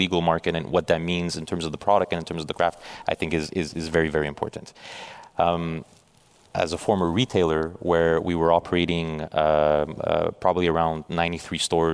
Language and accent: English; Canada; Growing up in Canada